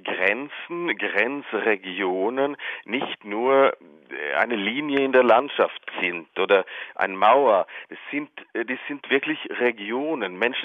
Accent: Sweden; Ich muss sagen, zuerst glaube ich als Schwede

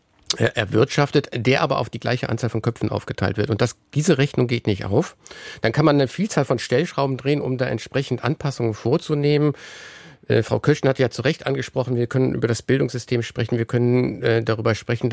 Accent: Cologne, North Rhine-Westphalia, Germany; Also ich bin ja Kölner.

